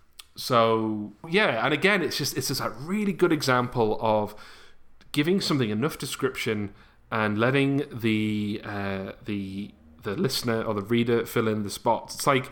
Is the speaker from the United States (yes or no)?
no; United Kingdom; We're white British. We're white cis British men, David.